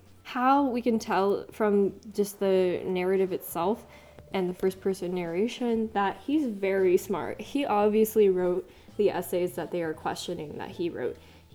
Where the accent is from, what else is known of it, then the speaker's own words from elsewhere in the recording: Arizona, United States; was a description of the heat in Arizona, and I'm from Arizona